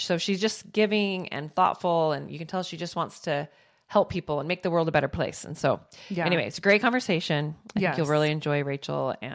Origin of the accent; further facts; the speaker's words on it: Utah, United States; we're from Utah. It's not a very diverse place.